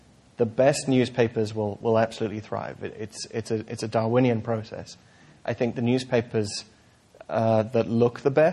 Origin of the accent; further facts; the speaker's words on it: United Kingdom; now in United States; You know, you can tell from my accent, I'm not from around here. I grew up in the UK where we have, you know, roughly 10 national newspapers in cutthroat competition with each other at all times.